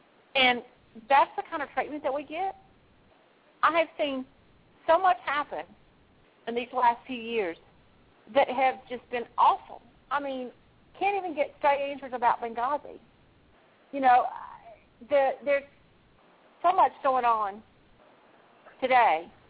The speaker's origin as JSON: {"language": "English", "country": "United States", "tie": "born or raised there", "said": "I was born and raised in here in the United States."}